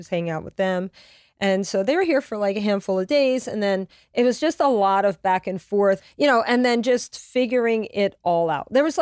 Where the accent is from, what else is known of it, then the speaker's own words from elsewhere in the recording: Louisiana, United States; now in Connecticut, United States; we were living in Connecticut. That's where the girls grew up. But I'm from Louisiana.